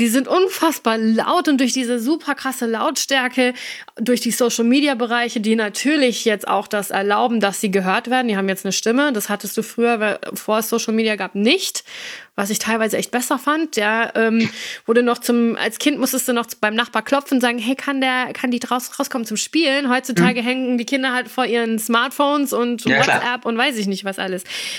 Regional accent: United States; German is a second language; Ich bin auch nicht in Deutschland aufgewachsen, muss ich dazu sagen. Ich bin ja Amerikanerin.

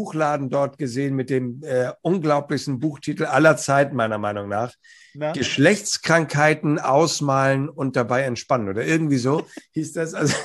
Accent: Hamburg, Germany; als Hamburger heißt ja nicht Lebewohl, sondern heißt auf Wiedersehen

